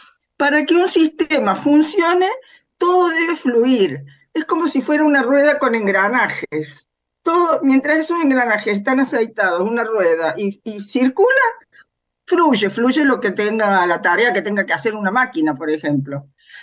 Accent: Córdoba, Argentina; soy de Córdoba

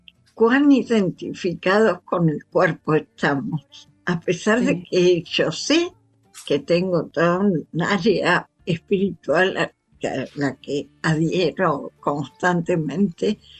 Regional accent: Argentina; also born or lived in La Plata; now in Madrid, Spain; Soy argentina y vivo en Madrid desde hace 20 años.

